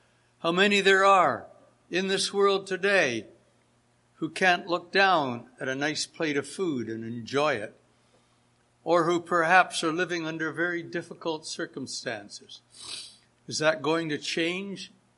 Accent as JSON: {"language": "English", "town": "Hamilton", "region": "Ontario", "country": "Canada", "tie": "born or raised there", "said": "we used to have a Bible conference in the assembly where I grew up in Hamilton, Ontario."}